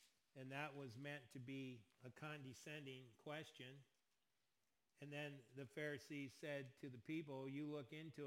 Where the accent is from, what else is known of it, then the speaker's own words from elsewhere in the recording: Wisconsin, United States; also born or lived in Indiana; So when people ask me where I'm from, I grew up in Wisconsin, but I'm actually a Hoosier.